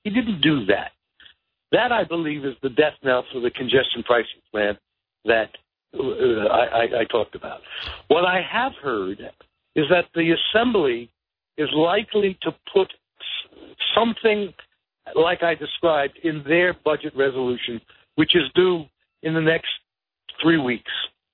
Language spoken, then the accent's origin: English; Flatbush, New York, United States; I grew up in Flatbush.